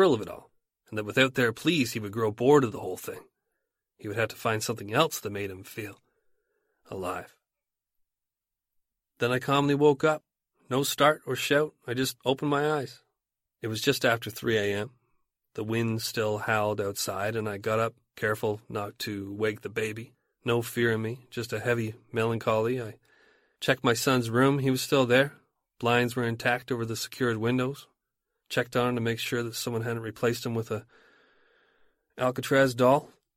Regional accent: Ukraine; I grew up during war. No one was kind. We only wanted to survive. No one was kind. I was from Ukraine.

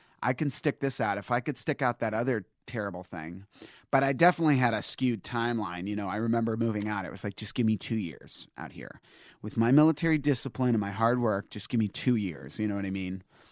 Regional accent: Virginia, United States; I'm from Northern Virginia, like, friendly and excited.

